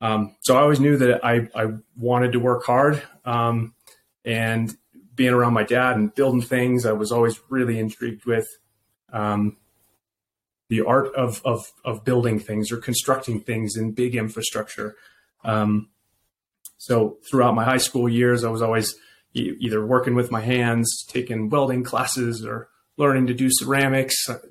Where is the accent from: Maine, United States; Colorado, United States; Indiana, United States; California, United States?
Colorado, United States; Durango; So Regan, as you mentioned, born and raised in Durango. I was a child and a product of the 80s.